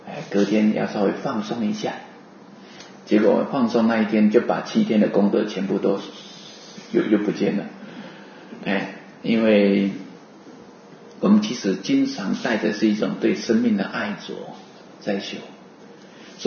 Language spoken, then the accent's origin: Chinese; Taiwan; 我们台湾话讲说